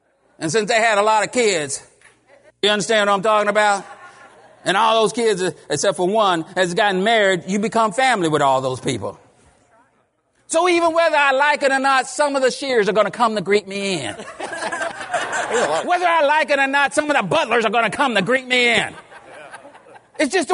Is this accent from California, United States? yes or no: yes; California, United States; I didn't grow up around them. You know, I grew up in California. Most of them were in Texas and Oklahoma.